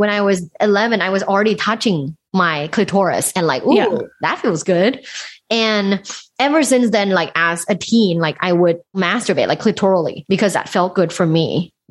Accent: Thailand; You know, like I grew up conservatively in a Thai family. I'm originally from Thailand.

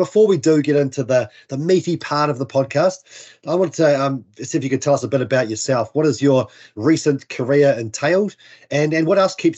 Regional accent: Northland, New Zealand; I grew up in Whanganui, as some of our listeners will know, proud Northland boy. You know, often called the winterless North, but I'll tell people that's not quite the truth.

